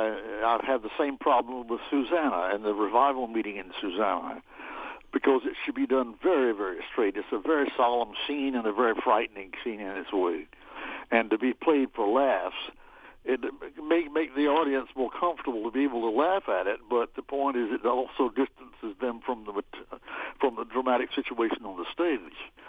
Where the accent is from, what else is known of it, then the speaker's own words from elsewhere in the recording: South Carolina, United States; at a time that I grew up in South Carolina.